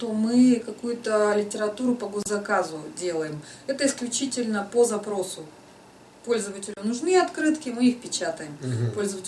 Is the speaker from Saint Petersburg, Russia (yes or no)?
no; Irkutsk, Irkutsk Oblast, Russia; Да, я вообще родом из Иркутска.